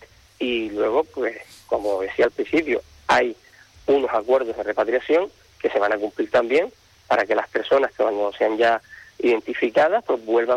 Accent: Canary Islands, Spain; defender nuestra identidad como canarios y canarias

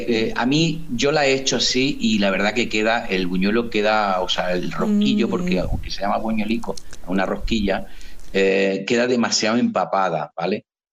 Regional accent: Jaén, Andalusia, Spain; yo siendo de Jaén tengo que tirar para mi tierra.

